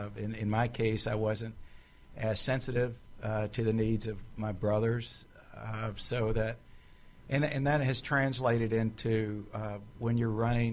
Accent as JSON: {"language": "English", "region": "North Carolina", "country": "United States", "tie": "born or raised there", "said": "I grew up in North Carolina, and I have to say my dream initially was to be a baseball player."}